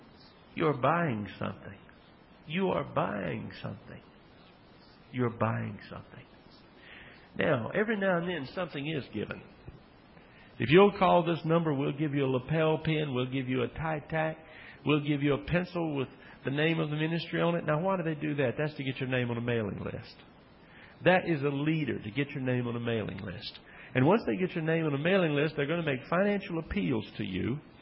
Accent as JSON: {"language": "English", "town": "Baton Rouge", "region": "Louisiana", "country": "United States", "tie": "born or raised there", "said": "When I was growing up in Dixie, in North Baton Rouge, Gordon City, the Ostrooma area"}